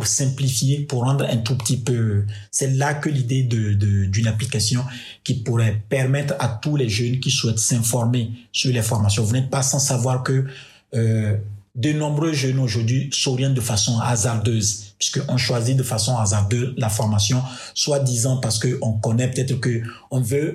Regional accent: Togo; Je leur ai dit que j'étais doctorant, je venais du Togo.

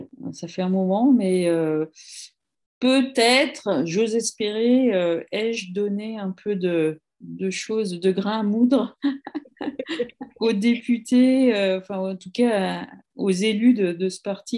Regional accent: Annecy, Auvergne-Rhône-Alpes, France; now in Nantes, France; Alors moi, je suis d'origine d'Annecy. Annecy, c'est une ville en Haute-Savoie qui est magnifique, avec un lac magnifique et on la surnomme la Venise des Alpes. Je suis arrivée à Nantes parce que je travaillais à Genève

